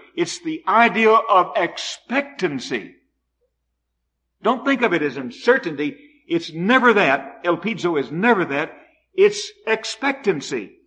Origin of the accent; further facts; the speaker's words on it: Fort Worth, Texas, United States; When I was a kid growing up in Fort Worth, we had little social organizations we called clubs.